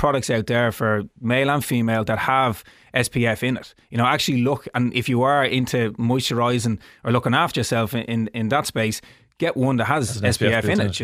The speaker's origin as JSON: {"language": "English", "country": "Ireland", "said": "You know, as Irish people, we tend to, when we go abroad and we go on holidays, we put it on"}